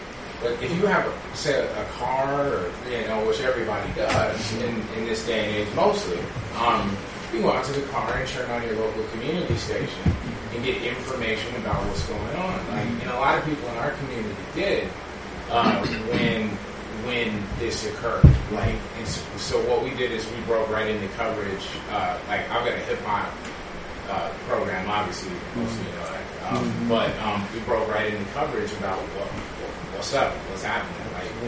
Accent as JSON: {"language": "English", "region": "Washington", "country": "United States", "said": "I'm from Skagit County in Washington State"}